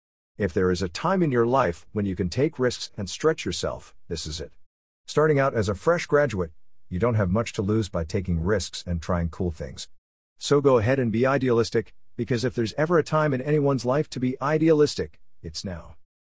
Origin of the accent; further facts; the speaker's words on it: India; now in United States; Well, I came to the US with a lot of inherent advantages that I enjoyed growing up in India.